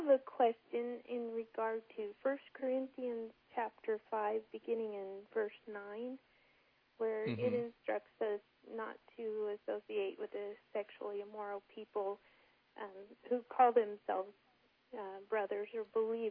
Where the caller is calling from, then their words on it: New Castle, Colorado, United States; I am calling from Newcastle.